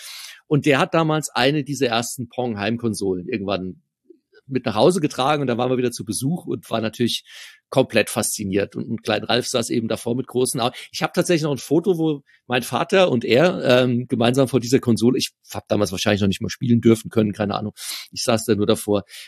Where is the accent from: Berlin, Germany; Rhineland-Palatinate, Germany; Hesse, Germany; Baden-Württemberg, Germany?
Hesse, Germany; ich komme aus der Nähe von Frankfurt